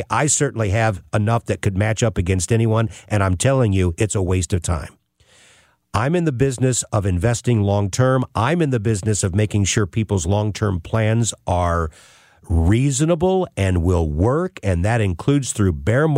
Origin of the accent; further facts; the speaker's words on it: St. Louis, Missouri, United States; as a St. Louis kid growing up in North County and driving down with my dad to Cardinals baseball games in the late 60s and through the 70s